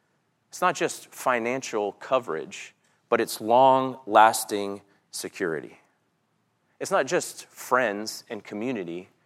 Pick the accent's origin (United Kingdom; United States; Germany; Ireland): United States; Orlando, Florida; Now, I grew up in Orlando, so Pigeon Forge was like, it was a destination.